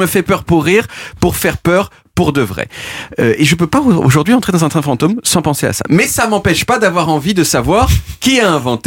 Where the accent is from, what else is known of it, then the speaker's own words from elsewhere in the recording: Lisbon, Portugal; Quand j'étais petit, à Lisbonne, il y avait une fête foraine l'été